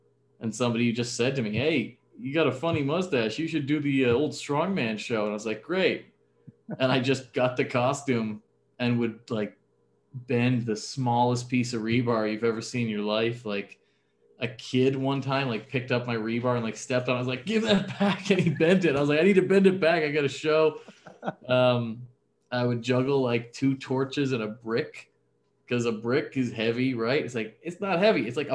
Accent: Halifax, Nova Scotia, Canada; So I saw this when I was a kid growing up in Halifax.

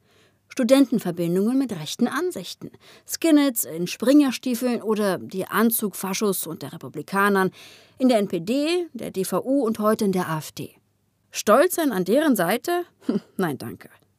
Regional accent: Berlin, Germany; Ich bin aus Ostberlin, Marzahn, Platte, so richtig, wie man sich das vorstellt.

